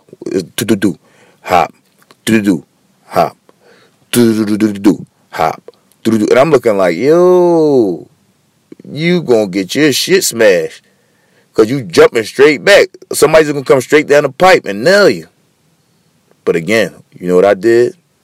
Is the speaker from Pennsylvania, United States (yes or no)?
yes; Philadelphia, Pennsylvania, United States; I'm from Philly. I live here.